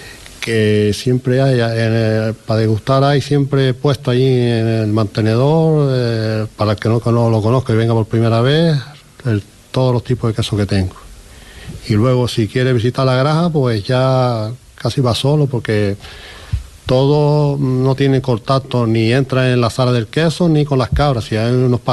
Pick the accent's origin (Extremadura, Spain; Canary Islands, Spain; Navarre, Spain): Canary Islands, Spain; No es como nosotros, no es como los canarios o los españoles.